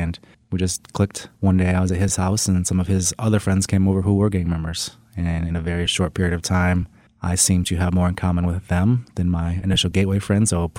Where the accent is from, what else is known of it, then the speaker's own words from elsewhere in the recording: Colorado Springs, Colorado, United States; Yes, I was born in Colorado Springs, and I sort of went back and forth most of my life up until the age of about 14.